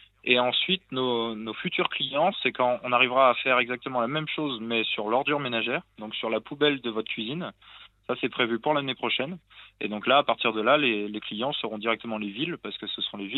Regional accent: Pays de la Loire, France; En fait, on vient de l'Anjou, donc dans les Pays de la Loire, où les châteaux de la Loire, tout ça, sont faits en tuffeau, c'est un calcaire.

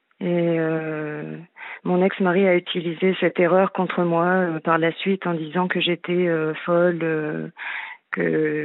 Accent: France; je suis française

